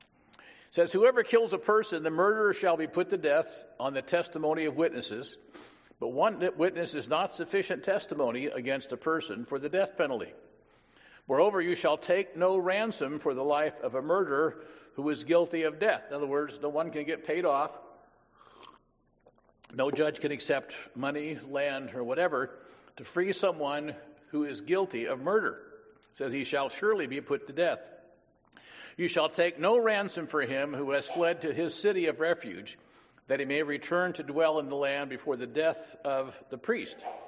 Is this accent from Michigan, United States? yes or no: no; Illinois, United States; now in Washington, United States; I used to joke that growing up near Chicago prepared me to live in Washington State